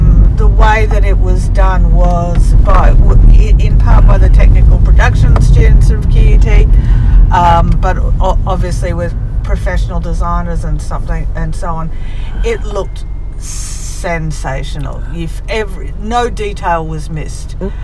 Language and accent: English; Australia; as an Australian